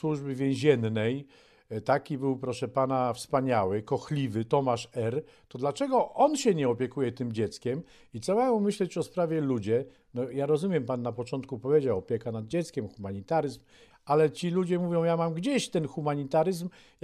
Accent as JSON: {"language": "Polish", "town": "Sztum", "region": "Pomeranian Voivodeship", "country": "Poland", "tie": "born or raised there", "said": "Oczywiście ja ze Sztumu od urodzenia codziennie widziałem więzienie, kiedyś nazywane centralnym więzieniem."}